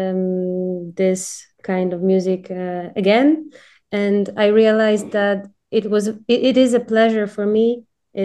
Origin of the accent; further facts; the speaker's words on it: Terespol, Lublin Voivodeship, Poland; born there; English is a second language; I was born in Terespol, which is in borderline in Poland, and there is some kind of music like folk, Polish folk.